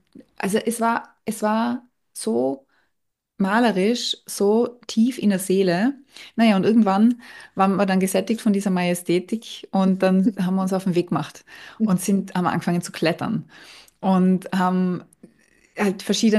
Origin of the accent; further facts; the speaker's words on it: Tyrol, Austria; in meiner Heimat Tirol